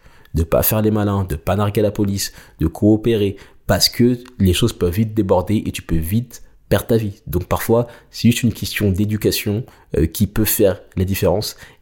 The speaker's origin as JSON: {"language": "French", "town": "Nanterre", "region": "Île-de-France", "country": "France", "tie": "born or raised there", "said": "J'ai passé quasiment toute ma vie, du moins une grosse partie de ma vie, à Nanterre."}